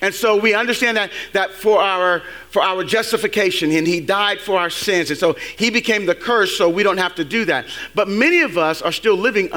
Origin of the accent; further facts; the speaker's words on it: San Francisco, California, United States; That's a street I grew up on in San Francisco.